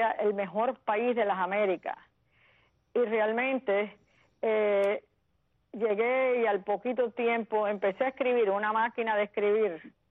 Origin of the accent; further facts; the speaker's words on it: Cuba; moved away as an adult; now in Miami, United States; Y nos fuimos para Santiago de Cuba cuando salí de Bahía de Cochino, cuando la Cruz Roja intervino, y ahí estuvimos hasta que pudimos salir para Miami en un vuelo